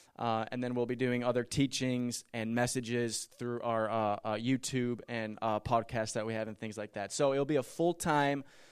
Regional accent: Shakopee, Minnesota, United States; I was born and raised in Shakopee, Minnesota, right outside of the Twin Cities.

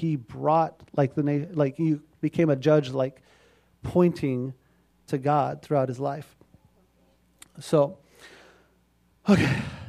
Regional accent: Missouri, United States; I'm from Missouri, but I was born in a small town in Missouri that most of you would not know, even if you were from Missouri

